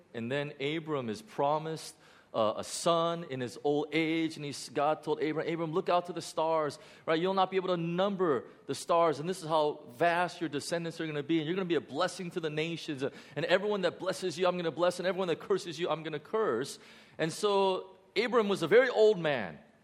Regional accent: Chicago, Illinois, United States; When I grew up in Chicago, our first home that my parents bought, we had three huge crab apple trees in our backyard.

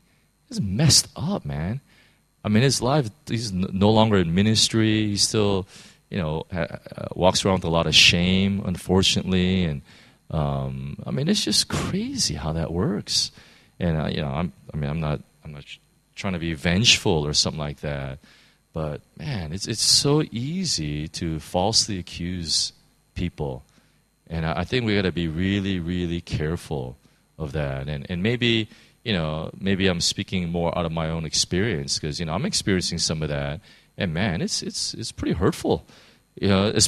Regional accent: United States; since I'm American, I know that one of the worst things you can do is put an innocent man in jail.

